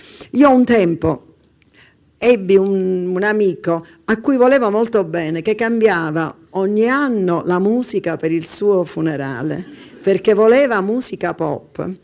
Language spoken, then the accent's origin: Italian; Palermo, Sicily, Italy; born there; io sono sempre stata abituata ad avere più di un territorio. Sono nata a Palermo, dove ho vissuto soltanto dai 12 anni in poi